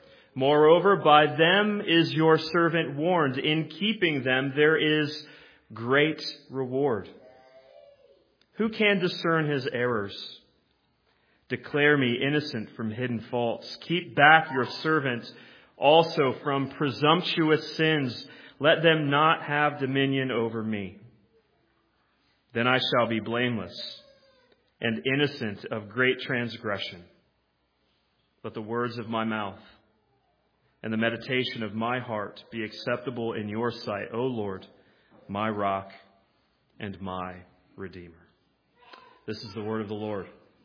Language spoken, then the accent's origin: English; Cleveland, Ohio, United States; I am from Cleveland, which means I am a tortured sports fan.